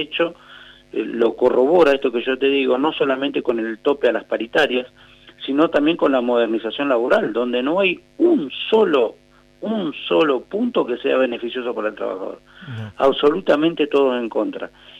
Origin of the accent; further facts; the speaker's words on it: Argentina; absolutamente somos distintos los argentinos